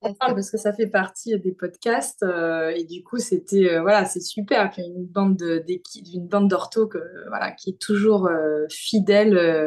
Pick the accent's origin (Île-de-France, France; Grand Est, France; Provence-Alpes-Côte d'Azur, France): Provence-Alpes-Côte d'Azur, France; Nice; je suis niçoise, j'ai fait mes études à Marseille, donc je suis restée 9 ans à Marseille et je suis depuis 2015 arrivée à Paris